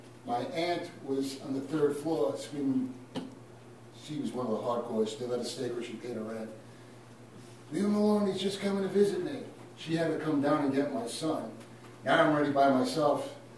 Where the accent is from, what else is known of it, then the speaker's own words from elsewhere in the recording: Brooklyn, New York, United States; I grew up in Brooklyn, in Borough Park.